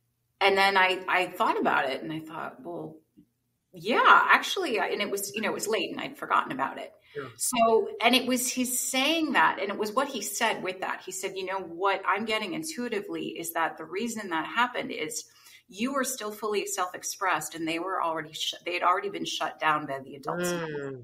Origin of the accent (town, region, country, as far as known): New Jersey, United States; born or raised there